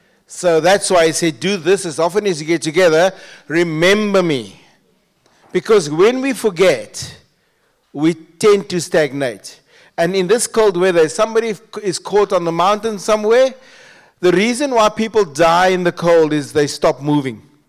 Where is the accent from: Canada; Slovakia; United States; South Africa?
South Africa; Strand, Western Cape; I grew up in the Strand, and then later, about in 2012, we planted a church in Worcester.